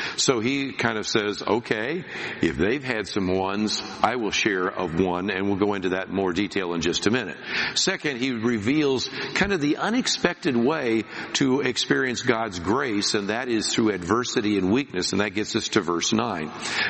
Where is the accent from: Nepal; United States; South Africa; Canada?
United States; Berkeley, California; Growing up in Berkeley, I saw some people that had pharmacological visions